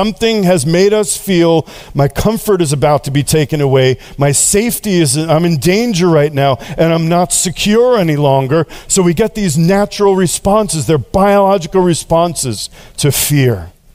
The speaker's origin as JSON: {"language": "English", "town": "Queens", "region": "New York", "country": "United States", "said": "Now that's the fight instinct, because I'm from Queens."}